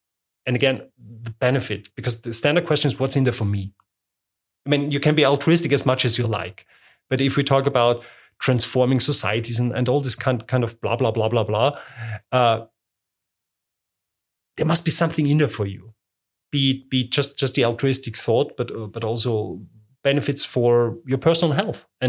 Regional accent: Austria; growing up in Austria, I grew up by being served Hirn mit Ei and this kind of stuff.

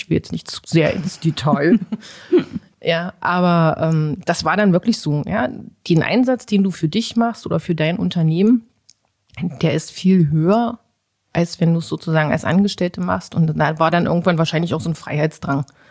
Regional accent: Magdeburg, Saxony-Anhalt, Germany; also born or lived in Bulgaria; Ich lebe hier in Magdeburg, seitdem ich 5 bin. Gebürtig bin ich eigentlich aus Bulgarien, also von daher eine kleine Reise hinter mir.

